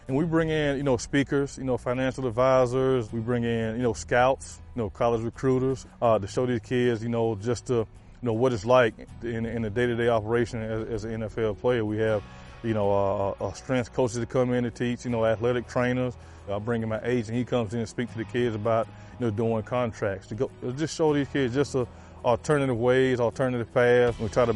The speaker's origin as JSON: {"language": "English", "town": "Pensacola", "region": "Florida", "country": "United States", "tie": "born or raised there", "said": "Growing up in Pensacola was definitely a great experience. You know, all my family here"}